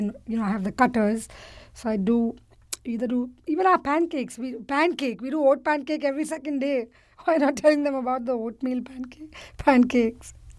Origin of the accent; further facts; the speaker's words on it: India; I grew up in India with a cook, so I never really ever cooked in my life.